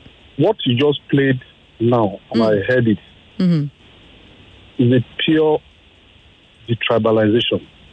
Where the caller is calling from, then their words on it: Ikeja, Lagos, Nigeria; I'm calling from Ikeja.